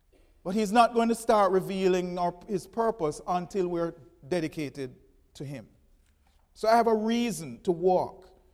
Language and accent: English; Jamaica; I remember I'm from Jamaica.